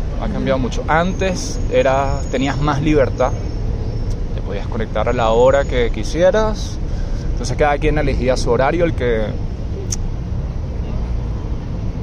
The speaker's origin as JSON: {"language": "Spanish", "town": "San Cristóbal", "region": "Táchira", "country": "Venezuela", "also_born_or_lived": "Caracas", "moved": "yes", "lives_now": "Bogotá, Colombia", "said": "San Cristóbal, eso es frontera con Colombia. Es frontera con Santander, con Cúcuta."}